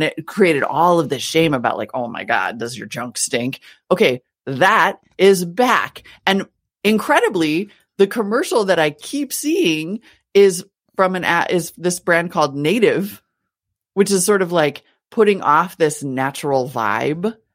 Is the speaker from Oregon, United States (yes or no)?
no; North Dakota, United States; also born or lived in Montana; I grew up in North Dakota and Montana, but in North Dakota is when we really were teenagers watching a lot of basketball together.